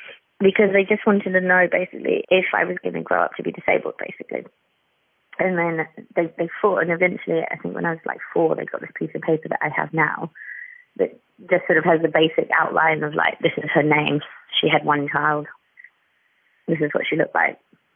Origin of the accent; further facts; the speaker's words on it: New Zealand; moved away as an adult; now in United Kingdom; because I'm from New Zealand, so I grew up there, but I don't sound it at all. I lost my accent within 6 months of living here because I moved here when I was 18.